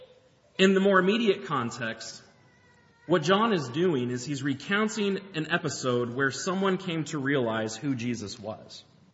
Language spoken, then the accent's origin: English; Oregon, United States; now in Alabama, United States; I grew up in Oregon where blue skies were a rarity and currently live in Alabama